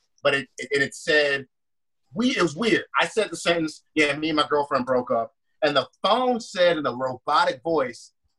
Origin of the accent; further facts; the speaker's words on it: California, United States; born there; also born or lived in South Carolina / Missouri; So I was born in California, but then I lived in South Carolina, then back to Cali, then Missouri, back to Cali again